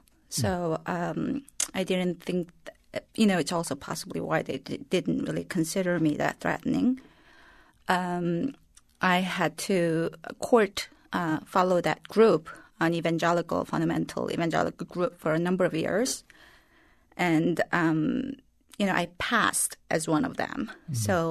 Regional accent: South Korea; now in United States; I was born and raised in South Korea into a family that was divided by the war.

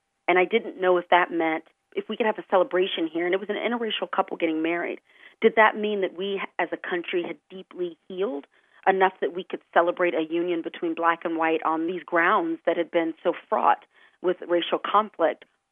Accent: Texas, United States; You know, I'm from the South, if we can call Texas

